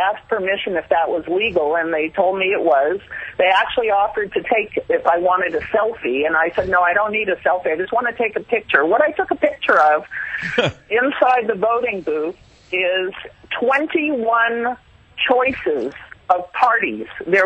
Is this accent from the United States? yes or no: yes; United States; now in Israel; I'm in Israel. I'm actually an American who I came here in 1971 the first time, and I moved here permanently almost 2 years ago because I was so appalled at what's going on in America.